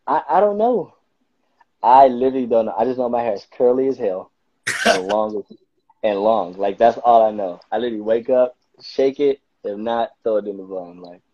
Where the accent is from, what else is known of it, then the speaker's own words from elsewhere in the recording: Los Angeles, California, United States; Like, I have, like I said, I come from South Central LA, so I'm always in South Central. I know my people.